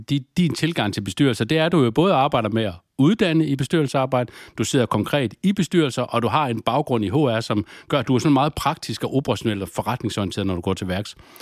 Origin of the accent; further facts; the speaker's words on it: Aarhus, Central Denmark Region, Denmark; born there; Jeg er født i Aarhus, så det er utroligt dejligt at komme tilbage hertil.